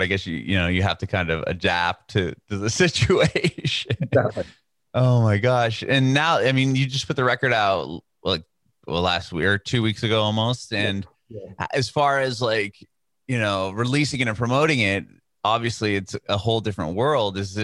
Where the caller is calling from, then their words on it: San Diego, California, United States; I'm in San Diego, California. I'm actually in my mother-in-law's house. We're moving to Nashville.